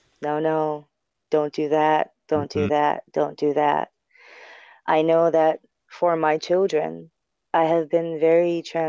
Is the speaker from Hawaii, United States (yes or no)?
yes; Waipahu, Hawaii, United States; And they're like, where are you from … I'm from Waipahu. … from Waipahu, you have just won $10,000.